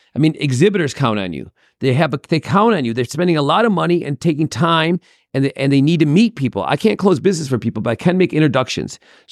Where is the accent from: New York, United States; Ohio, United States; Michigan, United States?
Michigan, United States; Birmingham; In the suburbs of Detroit, Michigan.